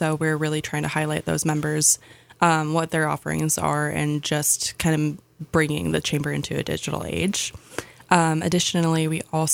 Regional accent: Sandpoint, Idaho, United States; So born and raised in Sandpoint.

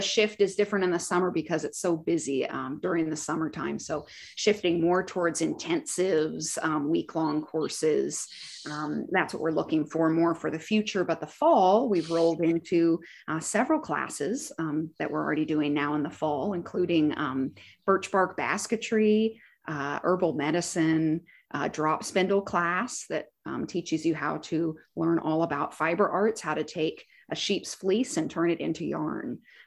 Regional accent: Prescott, Arizona, United States; So we grew up in Prescott, Arizona. And we traveled all over.

